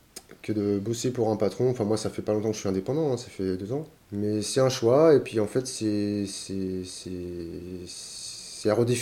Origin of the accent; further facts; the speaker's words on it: Brittany, France; Enfin, moi j'en ai connu pas mal, je viens de Bretagne